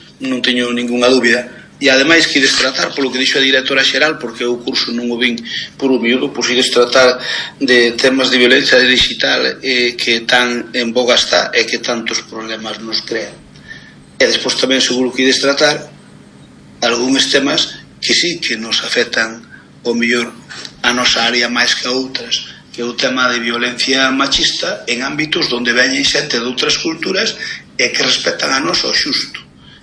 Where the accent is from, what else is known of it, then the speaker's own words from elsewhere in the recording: Galicia, Spain; Benvidos ao quilómetro cero de Galicia, benvedes que somos de Pontevedra, pero non, somos de todos das catro provincias galegas, facemos vida con as provincias galegas